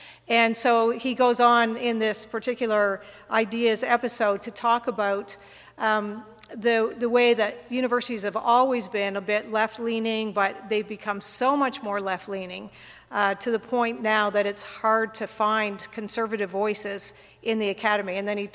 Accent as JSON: {"language": "English", "town": "Fredericton", "region": "New Brunswick", "country": "Canada", "said": "I am originally from Fredericton, so it always is coming home when I come back to Fredericton."}